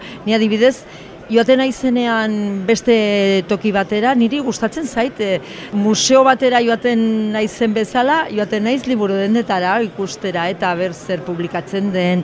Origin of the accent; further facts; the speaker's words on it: Pamplona, Navarre, Spain; Hori da, Iruñan bizi naiz, Iruñakoa naiz, eta lan egin dut bi liburu dendaetan, osotara 21 urte